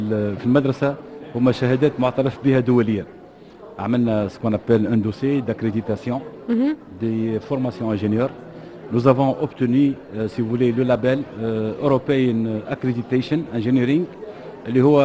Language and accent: Arabic; Tunisia